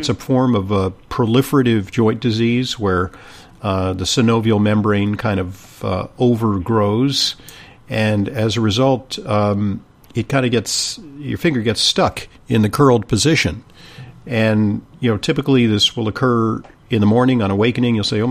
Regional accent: Santa Monica, California, United States; Steve's a guy that I grew up with in Santa Monica, California.

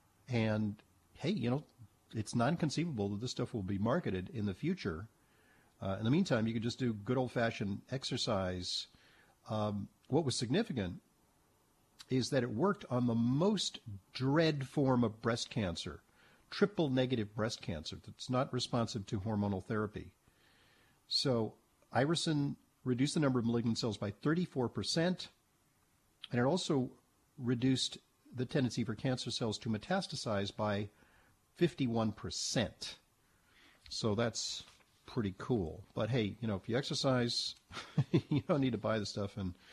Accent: West Coast, United States; I grew up on the West Coast.

